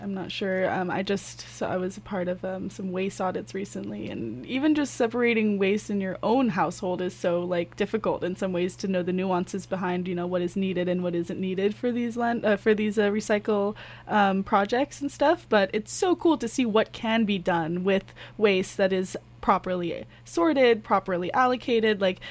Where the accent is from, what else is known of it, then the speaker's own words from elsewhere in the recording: Bali, Indonesia; now in Canada; Yeah, I'm from Indonesia, from Bali, which is an island that doesn't have the opportunity to even get the trash out of the island a lot of the time.